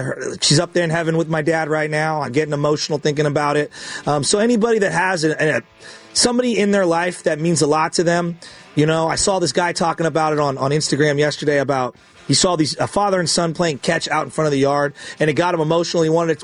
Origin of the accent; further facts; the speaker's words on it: California, United States; I grew up in Excelsior, so it was an old Italian, Irish, French, Latin. It was a very multicultural neighborhood.